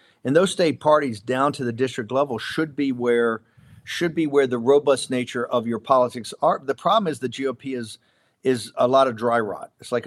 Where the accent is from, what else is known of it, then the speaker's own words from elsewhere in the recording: Ireland; Although I am an Irishman